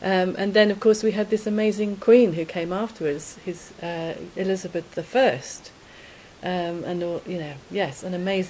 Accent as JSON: {"language": "English", "country": "United Kingdom", "said": "as a British person, the royal lineage is very much part of who I am, in a sense."}